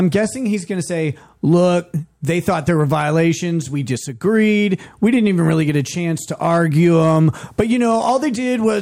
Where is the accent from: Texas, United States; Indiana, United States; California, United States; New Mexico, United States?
Texas, United States; Houston; born there; I was born in Houston.